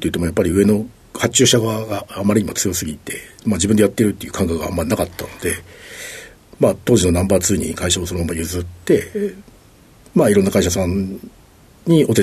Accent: Otaru, Hokkaido, Japan; 北海道の小樽市です。

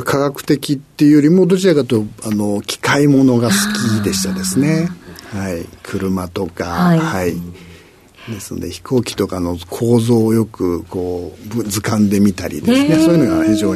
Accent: Ota, Tokyo, Japan; born there; 東京のですね、大田区で、生まれました。

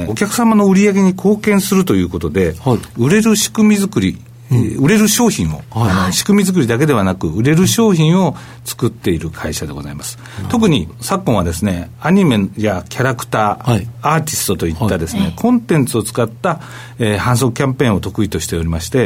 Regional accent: Kitakyushu, Fukuoka, Japan; あの私、北九州の小倉出身でございまして、

